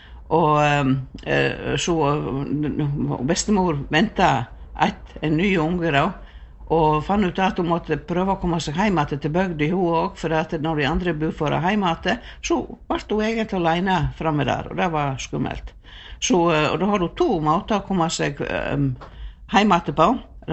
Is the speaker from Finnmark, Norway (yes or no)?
no; Kvam, Vestland, Norway; born there; dette er så lokalt at jeg ble født i Kvam.